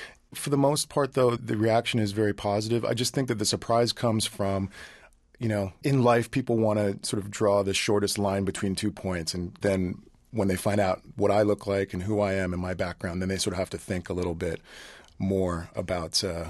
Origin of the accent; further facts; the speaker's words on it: Canada; growing up in Canada, there was there wasn't really a lot to do because the winters were long.